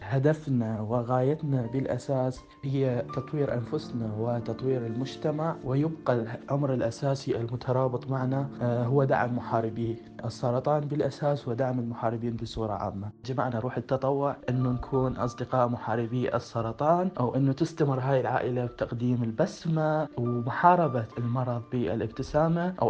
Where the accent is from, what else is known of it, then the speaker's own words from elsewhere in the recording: Iraq; أعرف عن نفسي، … من العراق، طالب في كلية الأطراف والمساند مرحلة ثالثة